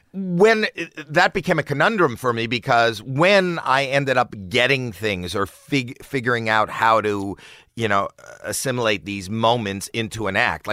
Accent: Toronto, Ontario, Canada; I'm from Toronto

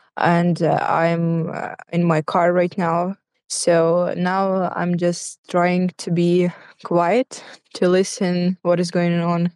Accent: Kyiv, Kyiv City, Ukraine; English is a second language; I am from Kiev, and I have 24 years old. Now I am very not far from Bakhmut.

